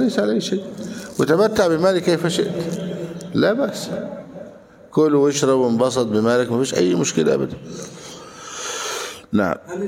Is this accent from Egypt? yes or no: yes; Egypt; لان هذا الذهب عباره عن ماذا في بلادنا مصر؟